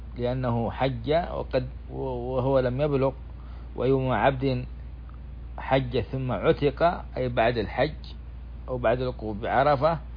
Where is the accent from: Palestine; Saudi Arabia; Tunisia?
Saudi Arabia; ومنها بلادنا السعودية